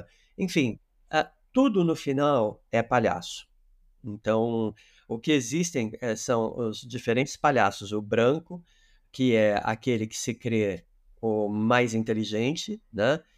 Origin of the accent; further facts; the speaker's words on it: Brazil; Eu vim do Brasil para cá para estudar teatro musical.